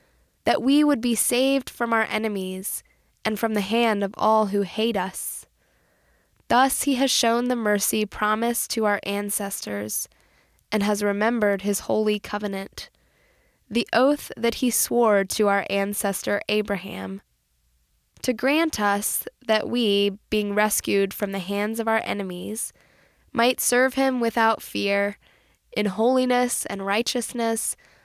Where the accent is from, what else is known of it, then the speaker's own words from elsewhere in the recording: Kerrville, Texas, United States; Anytime I say, I'm never going to do that, like I'm never going to go back to my hometown, God has another plan. So a conversation started as First Pres in Kerrville was looking for a new associate pastor.